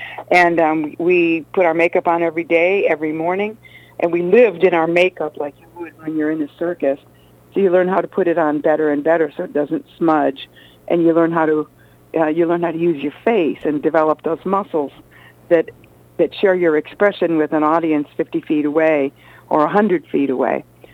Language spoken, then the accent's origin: English; Madison, Wisconsin, United States; I was born in Madison, okay. And I lived there until I was finished college there. So I went to the University of Wisconsin. So I'm the real deal. I'm a real cheesehead.